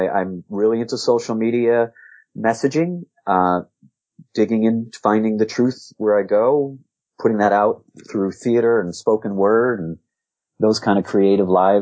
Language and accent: English; Wethersfield, Connecticut, United States; moved away as an adult; also born or lived in Hartford; now in New York, United States; I was born in Connecticut, in Hartford, grew up in Wethersfield, Connecticut, which is a really typical American suburb. And, left there around the age of 18 to go to college